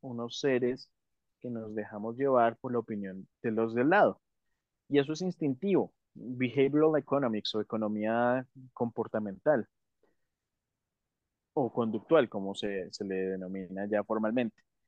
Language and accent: Spanish; United States; Pues simplemente yo como estadounidense me doy cuenta que no fue buena decisión.